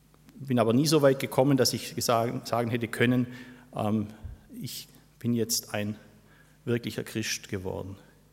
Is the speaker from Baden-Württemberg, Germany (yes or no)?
yes; Gechingen, Baden-Württemberg, Germany; Ich komme aus Gechingen, bin seit 28 Jahren mit meiner Frau Franziska verheiratet, habe zwei erwachsene Kinder